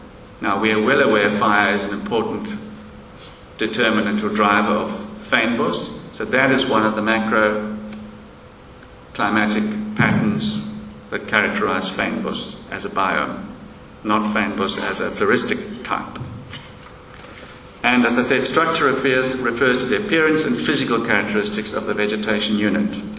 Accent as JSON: {"language": "English", "region": "KwaZulu-Natal", "country": "South Africa", "tie": "born there", "said": "Because I was born in Natal."}